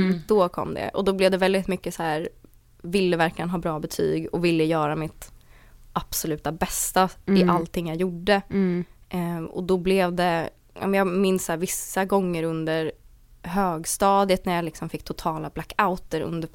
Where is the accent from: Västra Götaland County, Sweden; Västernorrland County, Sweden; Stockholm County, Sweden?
Stockholm County, Sweden; Österåker; also born or lived in Danderyd; Men så har jag ju alltid bott i typ Österåkers kommun.